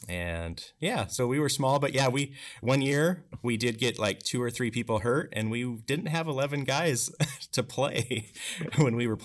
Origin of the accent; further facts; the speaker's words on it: Bridgeport, Washington, United States; I am from Washington. Originally, small town of Bridgeport, Washington. Nobody ever knows where Bridgeport is. It's near Lake Chelan. And so that's pretty much, I grew up.